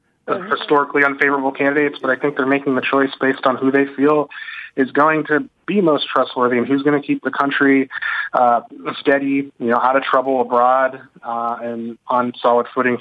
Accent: Youngstown, Ohio, United States; I grew up in the Youngstown area, which is in that eastern part of Ohio that Trump is targeting.

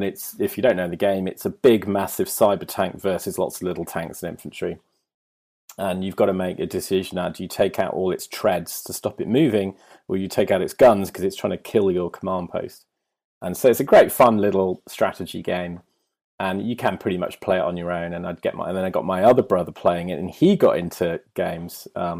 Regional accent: Leamington Spa, West Midlands, United Kingdom; I grew up in Leamington Spa, like middle of England.

